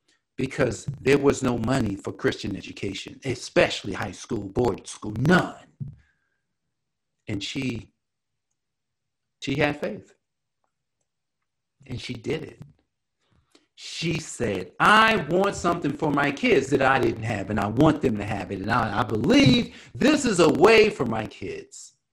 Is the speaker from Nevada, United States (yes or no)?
no; Newark, New Jersey, United States; And I watched her because we grew up in Newark, New Jersey, South 7th Street, Orton Street.